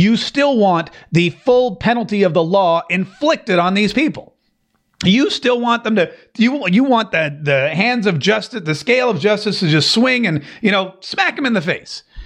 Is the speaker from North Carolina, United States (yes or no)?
yes; North Carolina, United States; Growing up in the South, I grew up in North Carolina